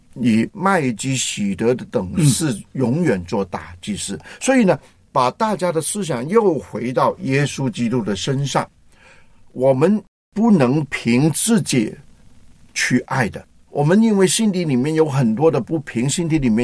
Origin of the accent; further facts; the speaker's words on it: China; 当然我们是中国人，神爱我们中国人